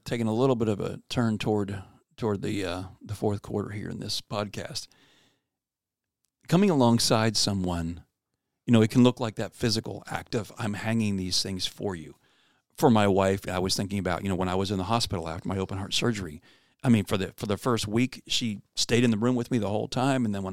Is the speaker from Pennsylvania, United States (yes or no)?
yes; Pennsylvania, United States; You know, I've said before, I grew up in Pennsylvania. And the holidays, as a kid growing up there, you know, we would get a lot of snow.